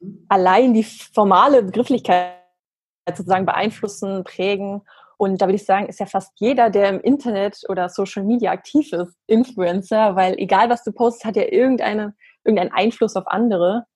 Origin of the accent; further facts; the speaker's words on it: Berlin, Germany; ich bin gebürtige Berlinerin